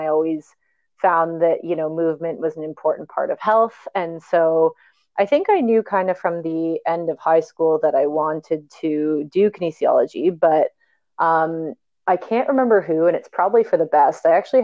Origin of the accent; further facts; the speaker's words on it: Huntsville, Ontario, Canada; And I grew up in Huntsville, like a kind of Muskoka area.